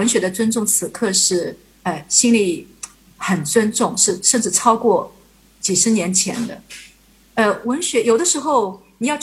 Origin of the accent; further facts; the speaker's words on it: Ningbo, Zhejiang, China; 从地理上来看，我现在当然已经回到中国，我住在我的老家宁波这里我的家就安在这边